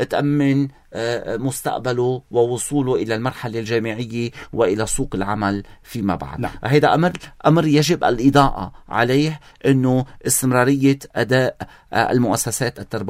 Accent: Lebanon; نحن كلبنانيين

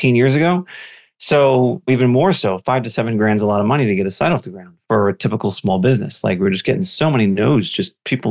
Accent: Long Island, New York, United States; we would have to do this super long commute to Manhattan because we're from Long Island, New York.

